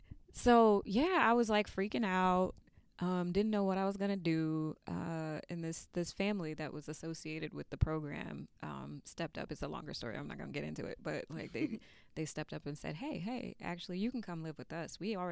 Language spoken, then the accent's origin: English; Newark, New Jersey, United States; Because after I grew up in Newark, for the most part, when I got that scholarship to go to that school.